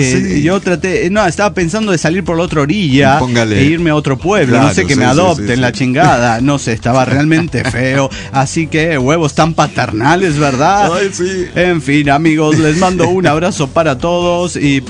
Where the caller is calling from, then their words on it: Golden, Colorado, United States; de Golden, Colorado.